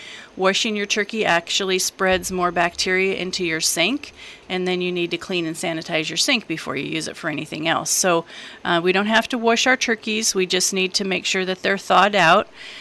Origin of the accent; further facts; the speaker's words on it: Nebraska, United States; And then I grew up in Nebraska, and we had a little bit colder weather during the holidays than we have here.